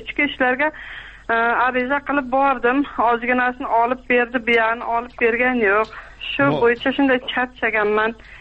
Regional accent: Termiz, Surxondaryo Region, Uzbekistan; Men O'zbekistonda Surxondaryo viloyati Termiz tumanidanman.

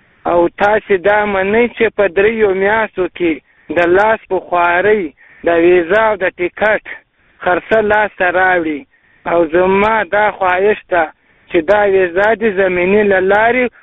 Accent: Paktika, Afghanistan; now in Iran; زه د پکتیکا دی ولایت د خیرکور د ولسوالۍ د ظفرخیلو د کلي اوسیدونکی یم.

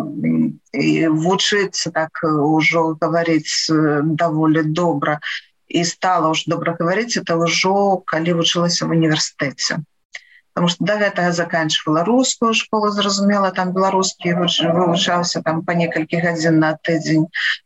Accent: Loyew, Gomel Region, Belarus; born there

